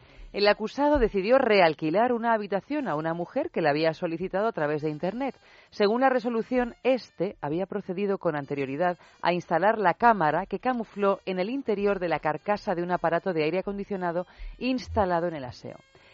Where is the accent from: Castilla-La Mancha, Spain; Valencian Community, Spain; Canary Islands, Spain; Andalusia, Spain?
Castilla-La Mancha, Spain; Albacete; Yo soy de Albacete